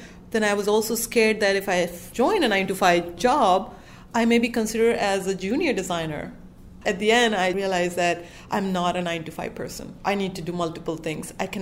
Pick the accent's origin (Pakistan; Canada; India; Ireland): India; I'm from India. I don't have experience here.